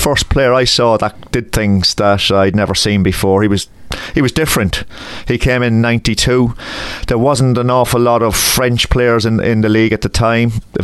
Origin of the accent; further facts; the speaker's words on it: Cork, Munster, Ireland; No, I grew up in Cork in Ireland